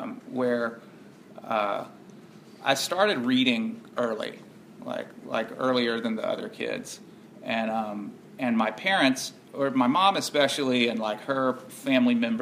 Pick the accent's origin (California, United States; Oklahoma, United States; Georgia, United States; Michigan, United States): Georgia, United States; born there; I was born here in Georgia to pretty, fairly normal for the early 70s. Kind of Georgia Southern, real traditional parents.